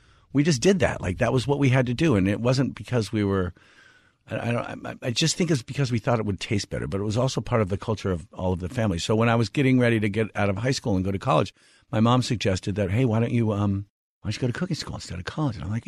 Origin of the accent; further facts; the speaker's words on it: Washington, United States; No, I grew up in Washington State. We were like hop growers